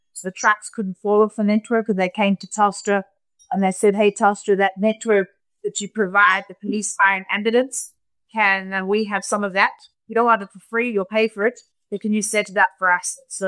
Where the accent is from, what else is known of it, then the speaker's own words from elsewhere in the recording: South Africa; on my journey, I'm first South African to climb three other mountains as well.